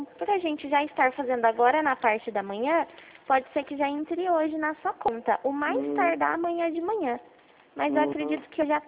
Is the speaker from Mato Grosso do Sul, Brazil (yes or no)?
no; Itu, São Paulo, Brazil; Não, eu sou de Itu.